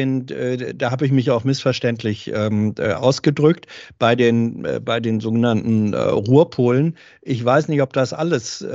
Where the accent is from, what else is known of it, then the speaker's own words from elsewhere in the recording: Lower Saxony, Germany; Ich bin nun auch in Niedersachsen aufgewachsen